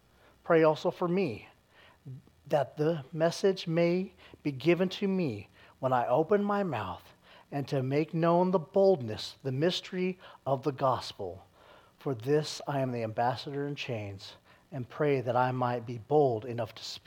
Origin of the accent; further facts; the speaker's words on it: Texas, United States; I am from Texas, so howdy, y'all.